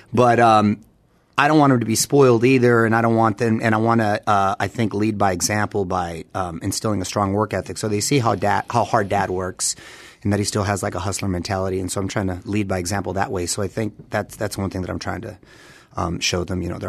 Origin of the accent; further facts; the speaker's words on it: Chula Vista, California, United States; I'm a child of immigrants and the first generation kid here. I was born and raised in Chula Vista, which is a border town next to Tijuana. I could usually see the lights from my house.